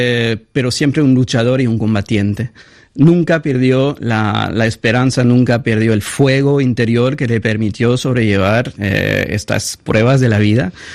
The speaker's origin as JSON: {"language": "Spanish", "country": "France", "said": "Entonces, como francés, eso me impactó muchísimo"}